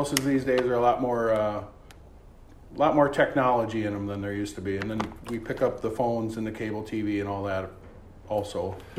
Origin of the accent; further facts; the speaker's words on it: Farmington, Minnesota, United States; I am from Farmington.